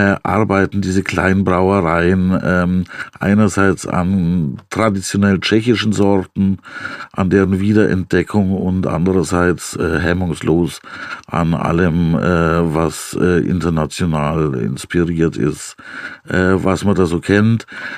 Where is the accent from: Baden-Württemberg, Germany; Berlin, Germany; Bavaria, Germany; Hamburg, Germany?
Bavaria, Germany; Ich bin ja viel weiter im Süden aufgewachsen, in Bayerisch-Schwaben.